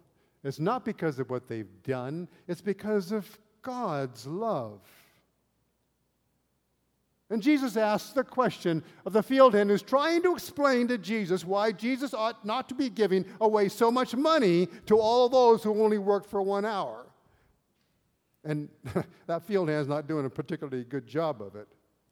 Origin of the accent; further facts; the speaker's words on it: Stockton, California, United States; I grew up in Stockton, California. And down in Stockton, there are a lot of fields, mostly asparagus.